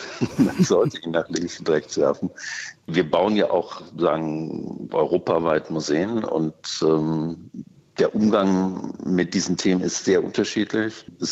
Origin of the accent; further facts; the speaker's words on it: Germany; ich bin ja auch Deutscher